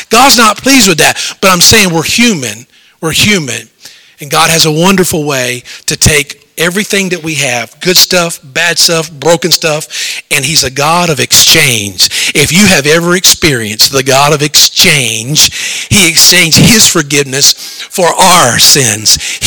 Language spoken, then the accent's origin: English; the South, United States; I'm from the South. I don't get a lot of snow.